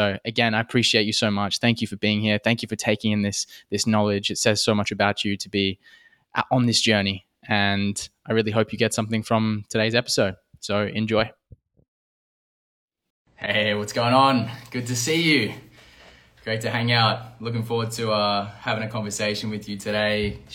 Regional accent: Perth, Western Australia, Australia; moved away as an adult; now in Mexico; Last year around August, I left my hometown in Perth, traveled out to Canada. I've been through Europe. Now I'm out here in Mexico, and this is the home base for the next little bit.

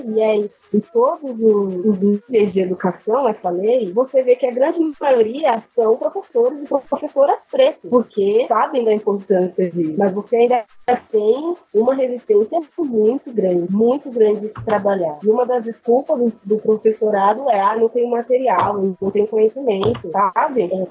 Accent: Brazil; Como se, somos brasileiros, né?

